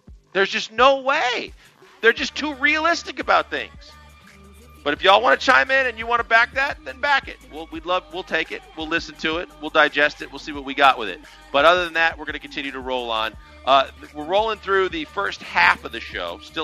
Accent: Milwaukee, Wisconsin, United States; born there; now in Houston, United States; Because as much as I was born in Milwaukee, and everybody says, well, in Texas, you get here, you know, you weren't born here, but you got here as soon as you could.

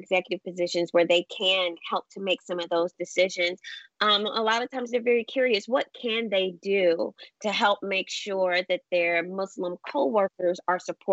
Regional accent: United States; And for me, as an American, it was kind of like, wait, what?

